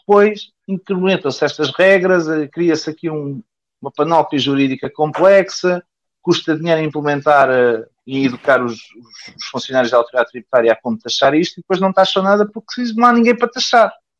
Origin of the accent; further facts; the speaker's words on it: Portugal; isto é o que nós andamos a pagar enquanto portugueses.